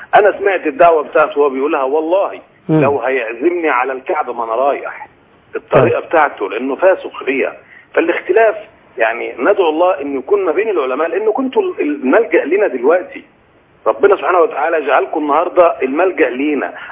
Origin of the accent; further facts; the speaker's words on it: Egypt; في بلدنا مصر